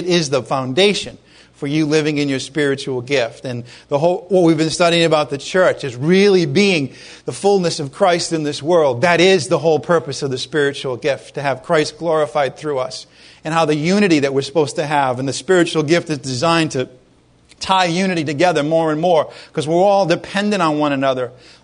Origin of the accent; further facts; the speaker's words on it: Rhode Island, United States; Anyway, I'm from Rhode Island. You know, the America's Cup used to be held in Newport, Rhode Island.